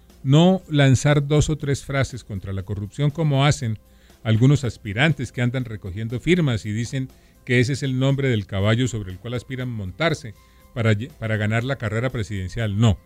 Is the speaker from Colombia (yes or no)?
yes; Colombia; como colombiano